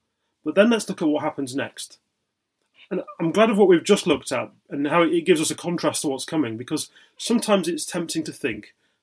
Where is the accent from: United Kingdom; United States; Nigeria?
United Kingdom; Blackpool, North West England; born there; I'm from an unfashionable northern town. That might be my only similarity to him. I was born in Blackpool. A lot of my family are from around that area.